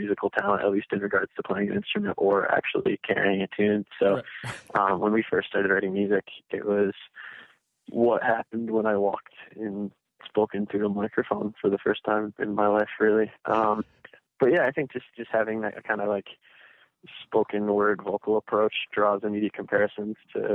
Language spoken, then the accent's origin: English; Grand Rapids, Michigan, United States; I'm born and raised here, yeah. So this is home sweet home, and has been since the day I came out of my dear mother's womb.